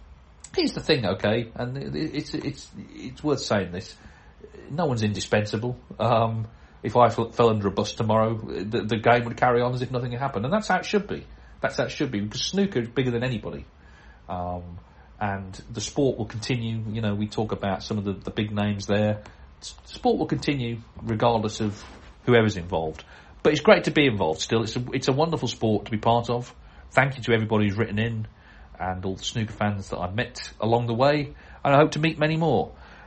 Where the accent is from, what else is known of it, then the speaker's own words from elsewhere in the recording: United Kingdom; because I'm British and a lot of correspondents are.